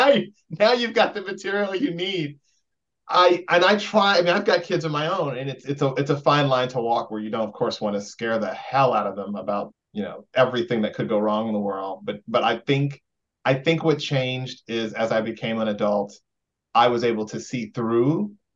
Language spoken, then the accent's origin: English; Indiana, United States; I grew up in Indiana, and I knew from a very early age, if I'm going to be me in full, I've got to move away as soon as possible.